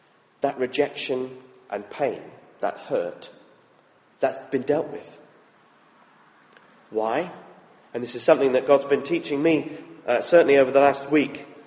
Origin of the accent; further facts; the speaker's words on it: the South, United States; I was raised in the South. We are Republicans by nature.